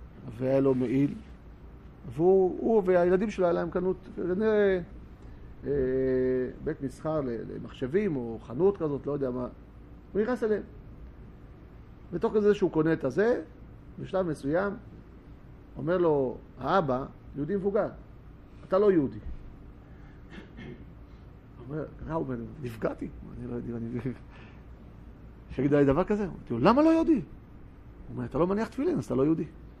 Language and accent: Hebrew; Eilat, Southern District, Israel; אני הייתי אילתי